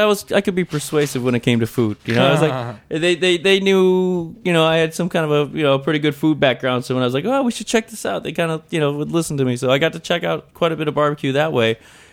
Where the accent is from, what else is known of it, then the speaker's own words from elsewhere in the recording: Trumansburg, New York, United States; I grew up in Trumansburg, which is outside of Ithaca.